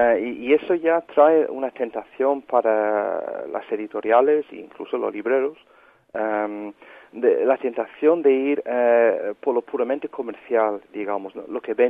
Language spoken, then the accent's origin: Spanish; England, United Kingdom; Spanish is a second language; yo como inglés tengo que tener mucho cuidado